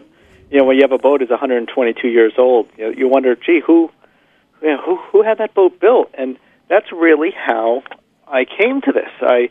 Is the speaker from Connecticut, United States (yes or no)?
yes; Norwalk, Connecticut, United States; I grew up in Norwalk, Connecticut, right where these boats were ported.